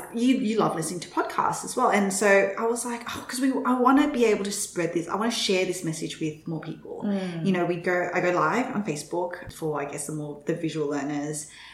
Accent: Sydney, New South Wales, Australia; now in New York, United States; So we're from Sydney in Australia, which is where I started my first business. We made the move to New York. We've been here for a year now

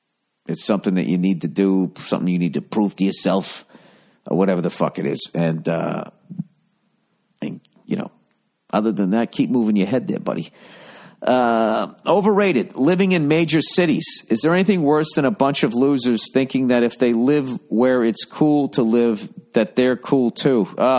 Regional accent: East Coast, United States; now in Los Angeles, United States; Because, you know, just growing up on the East Coast and everything, I think it's, you know, I miss the four seasons

